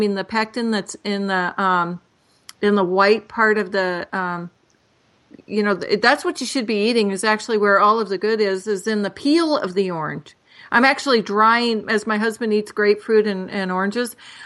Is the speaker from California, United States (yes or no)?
yes; California, United States; because I grew up in California, our oranges didn't look anything like the oranges that are in our produce section.